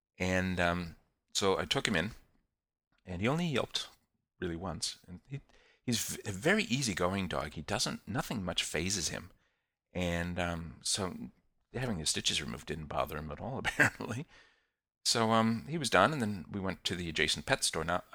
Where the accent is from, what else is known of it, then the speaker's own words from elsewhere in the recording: United States; now in New Zealand; which is being an American expat in New Zealand, but still related in some ways.